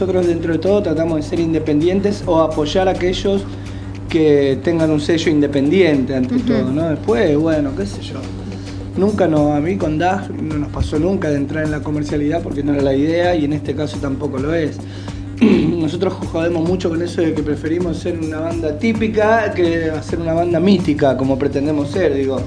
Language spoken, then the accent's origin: Spanish; Buenos Aires, Argentina; somos gente de la Boca, nos hemos criado en un barrio difícil.